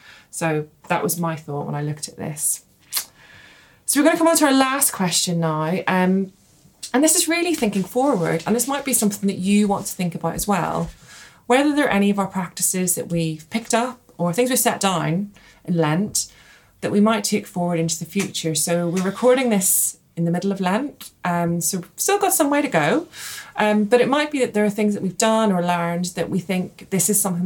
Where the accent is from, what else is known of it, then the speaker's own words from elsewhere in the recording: Ireland; so growing up in Ireland, I think we tend as a community at home be quite good at celebrating people's lives.